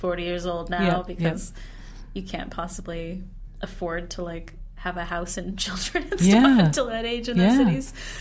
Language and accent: English; Los Angeles, California, United States; I grew up in Los Angeles, and I was working in Boston and New York quite a bit.